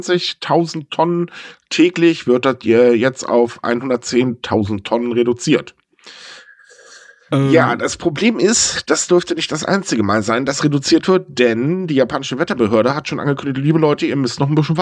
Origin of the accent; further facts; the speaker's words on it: Northern Germany, Germany; ich bin Norddeutscher